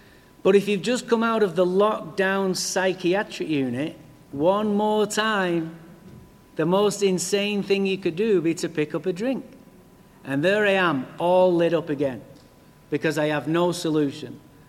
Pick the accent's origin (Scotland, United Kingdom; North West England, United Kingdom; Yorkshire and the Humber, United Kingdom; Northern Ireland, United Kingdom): North West England, United Kingdom; Manchester; now in Santa Barbara, United States; I'm from England, of course. Alcohol didn't do this to me. I'm from England, Manchester.